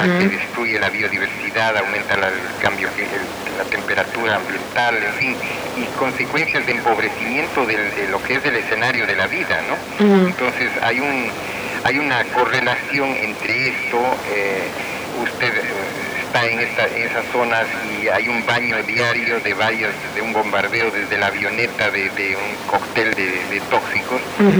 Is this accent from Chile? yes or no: no; Ecuador; Estoy haciendo un trabajo de investigación ahora sobre el problema del dengue en mi país, en Ecuador.